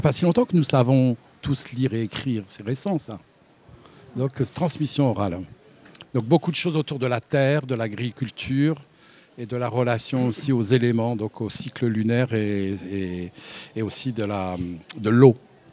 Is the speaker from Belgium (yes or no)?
no; Kabylie, Algeria; J'ai eu la chance de vivre mon enfance donc en Kabylie, c'était dans les années, je suis de 53, voilà, ça te donne une idée de l'âge